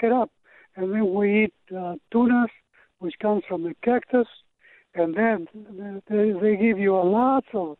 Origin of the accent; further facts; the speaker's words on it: Mexico; now in Sister Bay, United States; Yes, I'm an authentic Mexican. And I was born in Mexico